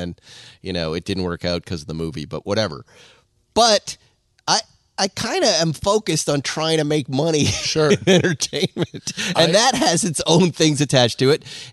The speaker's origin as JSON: {"language": "English", "town": "West Bridgewater", "region": "Massachusetts", "country": "United States", "tie": "born or raised there", "said": "I grew up in West Bridgewater, Massachusetts. I'm a Boston Red Sox fanatic."}